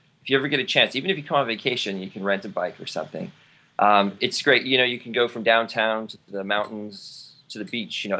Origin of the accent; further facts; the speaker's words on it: New York, United States; also born or lived in Japan / Los Angeles; I grew up in New York, so that's my hometown. And then in 1997, I came to Japan